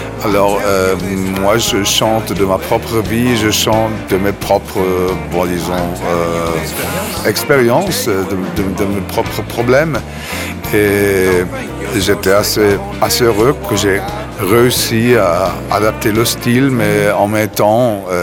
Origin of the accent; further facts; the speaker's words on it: Thun, Bern, Switzerland; born there; je suis originaire de Troub dans le métal. Je suis né à Thun. Je suis blanc